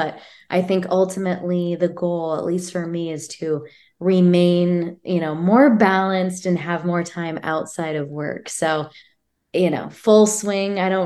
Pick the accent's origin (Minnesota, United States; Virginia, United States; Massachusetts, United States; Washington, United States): Minnesota, United States; now in California, United States; Originally, I'm from Minnesota, but now I'm living in California.